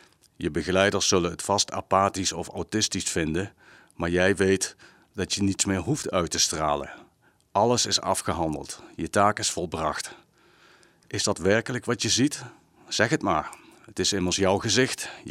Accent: Gennep, Limburg, Netherlands; also born or lived in Heerlen; 53 jaar, geboren in Heerlen, opgegroeid in Gennep en wonend in Ottersum.

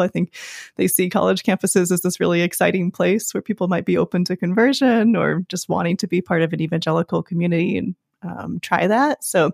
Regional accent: Seattle, Washington, United States; also born or lived in California; my journey has taken me through kind of growing up in the Seattle area to living for 13 years in California, mostly the Bay Area and a little bit of SoCal, and then being back in Seattle the last few years.

